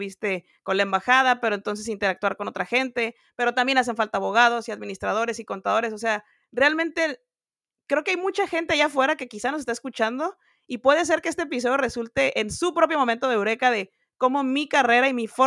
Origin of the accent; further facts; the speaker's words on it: Mexico; a veces como cultura mexicana necesitas que te obliguen a cumplir